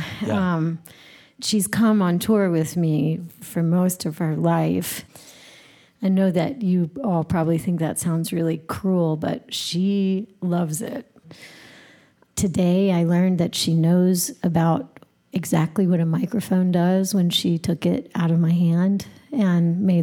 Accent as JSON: {"language": "English", "region": "North Carolina", "country": "United States", "said": "I'm from North Carolina, and he's from South Carolina"}